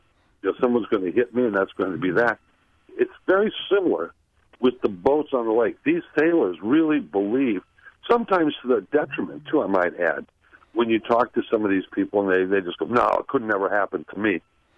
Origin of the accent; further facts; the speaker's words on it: Milwaukee, Wisconsin, United States; I was brought up in Milwaukee